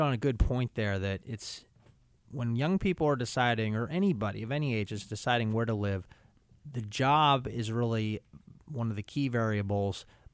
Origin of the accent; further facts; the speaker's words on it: Bangor, Maine, United States; also born or lived in Massachusetts; Even when I moved back from Massachusetts, I grew up here in Bangor and then was away for about 9 years.